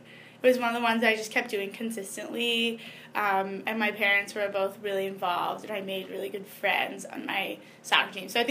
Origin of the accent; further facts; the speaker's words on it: Berkeley, California, United States; Alex Morgan actually went to Cal, which is, I'm from Berkeley